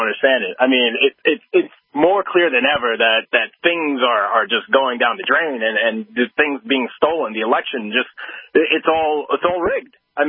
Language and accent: English; Puerto Rico; now in Lancaster, United States; I moved out here from New York City last year, and I'm also, like the last caller, I'm Puerto Rican. I'm Hispanic, too.